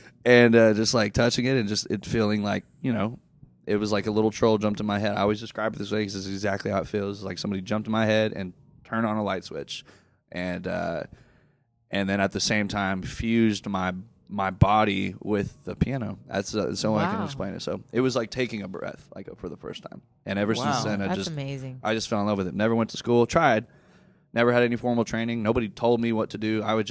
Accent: Houston, Texas, United States; also born or lived in Arlington / Dallas / Fort Worth / San Antonio; around all over Texas. Arlington, Dallas, Fort Worth, San Antonio. I lived in Austin for a little bit. So I grew up in Texas.

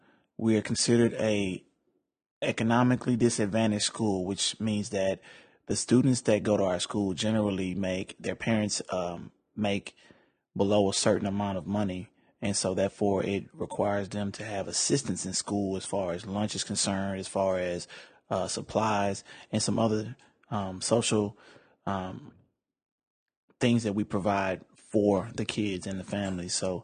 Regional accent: Houston, Texas, United States; the mischief that young men would get into growing up in the South Side of Houston.

